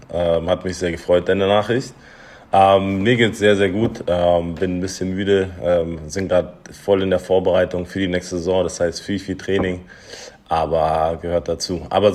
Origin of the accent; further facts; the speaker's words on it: Munich, Bavaria, Germany; also ich komme aus München.